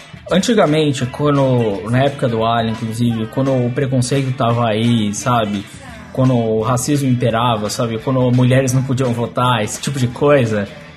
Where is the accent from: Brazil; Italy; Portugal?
Portugal; Os dois somos portugueses e é isso, sabe?